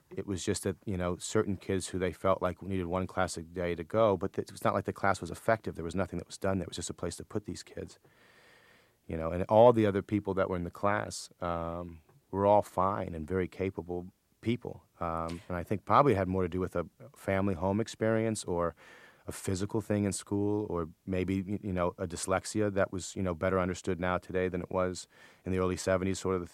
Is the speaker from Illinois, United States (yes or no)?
yes; Lake Forest, Illinois, United States; also born or lived in Buffalo Grove, United States; I was raised in Buffalo Grove, which is sort of a middle-class suburb in Illinois. And I lived there till I was 8, and then I moved to Lake Forest, Illinois, which is an upper-class suburb of Illinois. And I lived there until I was 18 and graduated.